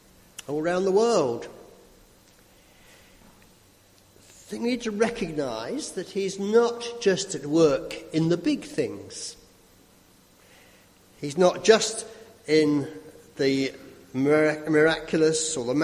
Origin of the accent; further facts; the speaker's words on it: England, United Kingdom; And I think we sometimes, as English British Christians, sometimes are not very upfront about this